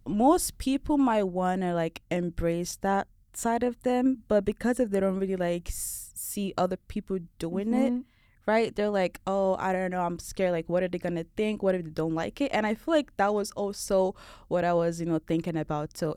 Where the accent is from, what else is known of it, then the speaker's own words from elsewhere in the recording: Lagos, Nigeria; now in United States; I was born in Lagos, right? Grew up there. And then, like, I was born in a country that's very, very, like, diverse, very unique, right?